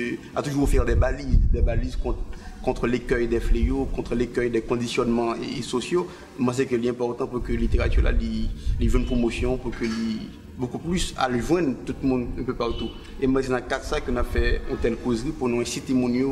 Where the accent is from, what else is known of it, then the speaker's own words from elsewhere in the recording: Haiti; moi, en tant qu'Haïtien